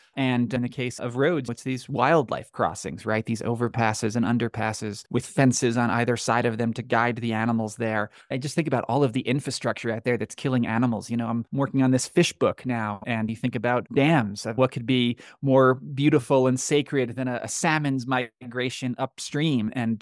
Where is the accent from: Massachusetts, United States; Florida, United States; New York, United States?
New York, United States; I grew up in New York and spent a lot of time in the Catskills and the Adirondacks, these big, relatively wild areas in upstate New York.